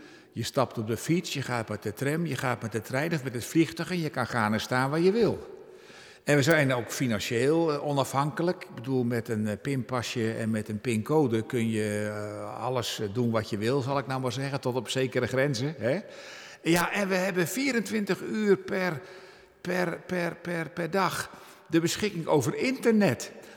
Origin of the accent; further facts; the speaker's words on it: South Holland, Netherlands; Ja, ik kom van de Zuid-Hollandse eilanden. En in dat gereformeerde protestantisme, zeker van die dagen